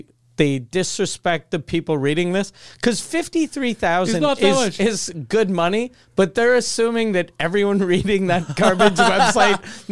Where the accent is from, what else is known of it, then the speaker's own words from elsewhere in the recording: Canada; since we're Canadian